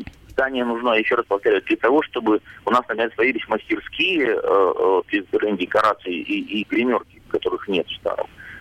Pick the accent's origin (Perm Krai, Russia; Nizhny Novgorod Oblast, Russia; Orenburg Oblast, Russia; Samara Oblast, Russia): Perm Krai, Russia; Perm; через две недели у меня такая тоска по Перми. Поэтому я пермяк